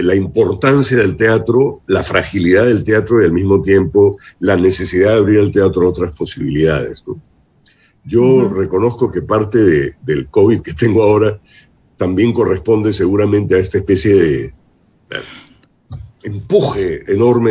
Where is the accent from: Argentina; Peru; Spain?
Peru; la gran dificultad que tenemos como peruanos de construir algo en común, ¿no?